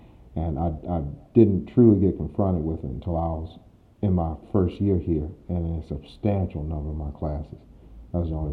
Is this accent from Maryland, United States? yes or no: no; Atlanta, Georgia, United States; I grew up in Atlanta, Georgia. Went to the public schools there. Actually born and grew up in the city as opposed to one of the suburbs like most people do.